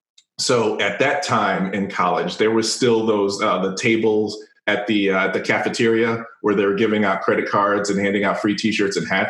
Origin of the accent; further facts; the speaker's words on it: Chicago, Illinois, United States; My parents are both Caribbean immigrants. I grew up in Chicago. I was born in the U.S. I grew up in Chicago in the 80s and 90s.